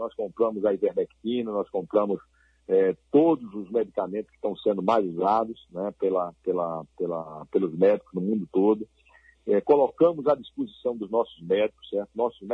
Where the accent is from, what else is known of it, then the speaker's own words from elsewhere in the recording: Maceió, Alagoas, Brazil; eu me formei em Maceió, né, minha terra natal.